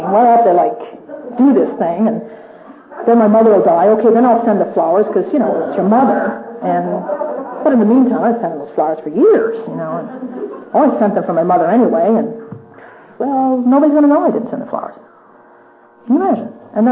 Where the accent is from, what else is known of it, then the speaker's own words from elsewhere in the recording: Ireland; The minute I say, help me, this is as humble as I'm ever going to be. I'm Irish. It takes a lot to say, help me.